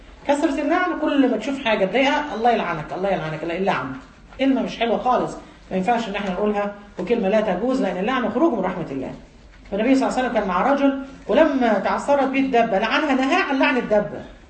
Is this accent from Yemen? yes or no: no; Egypt; احنا كمصريين لنا دماغ معينه رجال ونساء